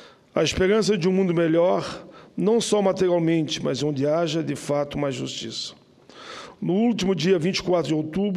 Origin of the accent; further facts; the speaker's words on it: Santa Maria, Rio Grande do Sul, Brazil; os 1000 dias da tragédia da Boate Kiss em Santa Maria, lá no meu estado.